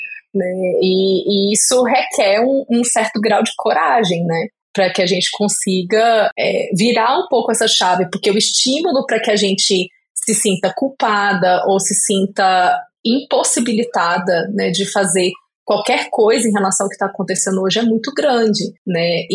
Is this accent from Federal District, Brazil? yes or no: yes; Brasília, Federal District, Brazil; eu sou de Brasília, então aqui em Brasília tudo vira assim, tudo tem um cheiro de política, né?